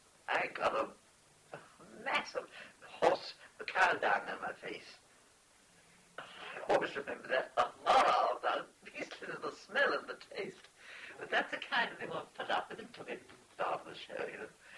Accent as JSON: {"language": "English", "country": "Ireland", "said": "Being Irish, I didn't end up with a row."}